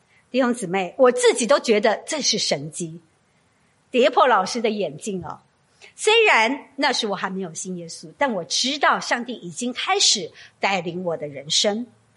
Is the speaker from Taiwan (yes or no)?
yes; Taitung County, Taiwan; 我是在台湾最美丽最没有污染的一个地方长大，就是台东。